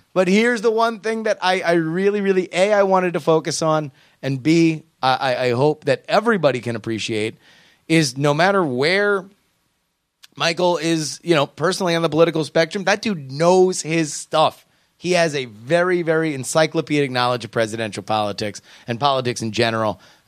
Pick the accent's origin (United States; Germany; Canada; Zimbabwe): Zimbabwe; now in Australia; I am from Zimbabwe, living in Australia, very far from the Middle East